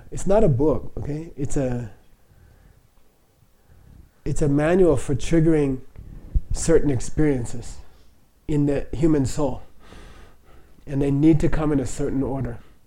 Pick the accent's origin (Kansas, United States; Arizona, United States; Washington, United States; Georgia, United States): Arizona, United States; Phoenix; So I grew up in Phoenix, right, which is the most beautiful city in the world.